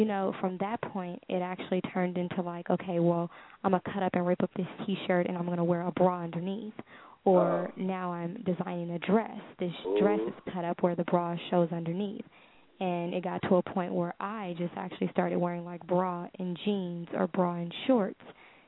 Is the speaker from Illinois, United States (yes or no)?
no; Los Angeles, California, United States; Yes, born and raised in Los Angeles.